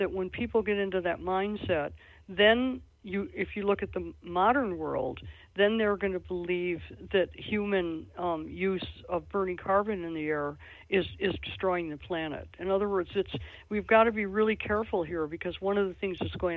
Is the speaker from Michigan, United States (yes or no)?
yes; Michigan, United States; I grew up in Michigan where they ruined the atmosphere with car manufacturing.